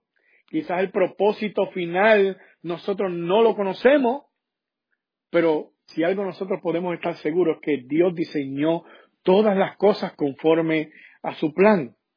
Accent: Puerto Rico; y yo soy puertorriqueño

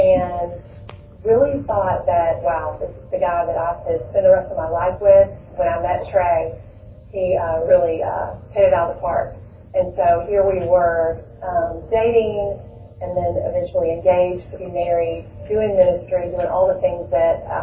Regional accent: Jacksonville, Florida, United States; I grew up in Jacksonville, Florida, and one of three girls and twins, and grew up in a home where my dad was a minister

